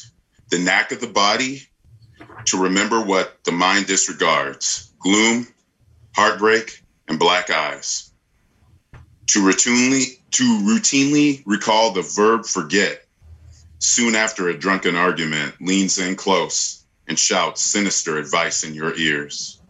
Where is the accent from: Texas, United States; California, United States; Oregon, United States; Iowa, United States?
Iowa, United States; Originally I'm from Iowa and I grew up there, but most of my family lives in Chicago, and I kind of moseyed on up to Minnesota toward the 2000 and have lived up here ever since.